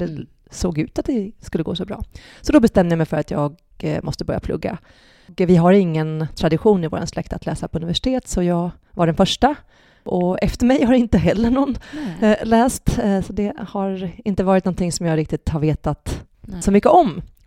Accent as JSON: {"language": "Swedish", "town": "Katrineholm", "region": "Södermanland", "country": "Sweden", "tie": "born or raised there", "said": "Liten i Katrineholm så tror inte jag hade så himla mycket drömmar faktiskt, ärligt talat."}